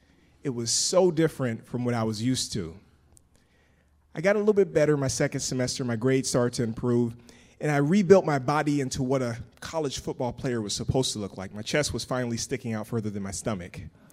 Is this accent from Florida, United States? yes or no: yes; Pensacola, Florida, United States; I grew up in Pensacola, Florida, where Hall of Fame football players are born.